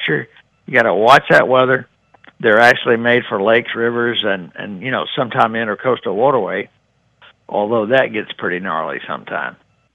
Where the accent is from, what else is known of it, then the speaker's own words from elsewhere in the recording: South Carolina, United States; That's my home state, you know.